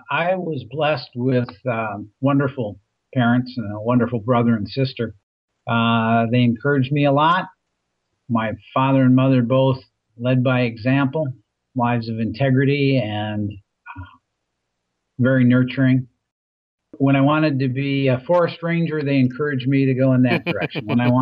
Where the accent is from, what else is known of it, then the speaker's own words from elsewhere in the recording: Minnesota, United States; I grew up in Minnesota, as I said.